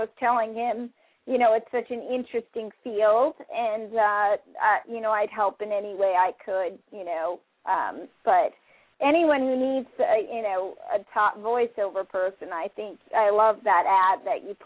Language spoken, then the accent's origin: English; New York, United States; I am from New York. It's so funny. I'm headed, you know, south. I'm never looking back.